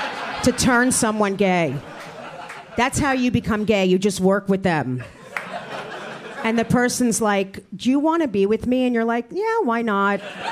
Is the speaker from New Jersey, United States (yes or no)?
yes; New Jersey, United States; I'm from Jersey, too.